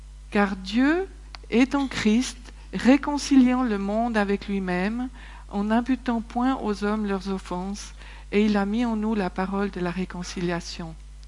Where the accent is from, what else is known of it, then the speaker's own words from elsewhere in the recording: Saint-Légier, Vaud, Switzerland; Je suis née dans le sud de la France, au pied des Cévennes. J'y ai laissé mon accent parce que quand on est arrivé à Saint-Légier, on se moquait de nous. Alors, sur le chemin de l'école, on s'exerçait à parler vaudois. Après, j'ai grandi là, dans les Hauts.